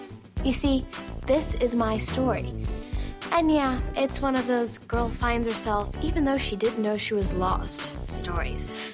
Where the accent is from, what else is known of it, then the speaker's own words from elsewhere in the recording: Milford, United States; Oh, and for those of you who aren't so quick, Milford is my hometown.